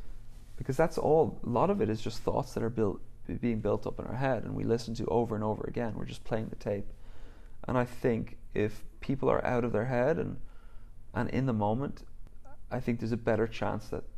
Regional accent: Ireland; based on my childhood, based on growing up in Ireland, I just have a massive appreciation for nature.

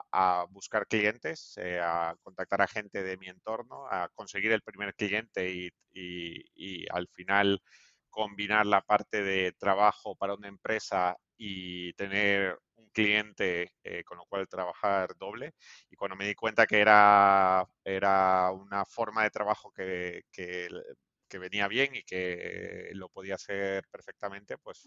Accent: Ecuador; now in Spain; Pues yo tampoco vengo de España, yo vengo de Ecuador, ya desde el 2006 por aquí.

